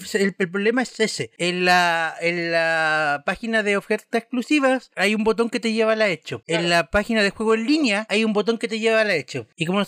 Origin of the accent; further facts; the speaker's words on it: Chile; porque hola, somos de Chile, acá estamos todos chilenos